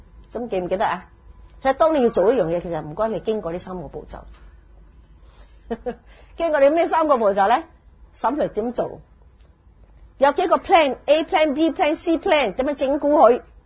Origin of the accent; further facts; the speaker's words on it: China; 我哋中国人冇呢啲嘢嘅，我哋中国系摩罗系嘅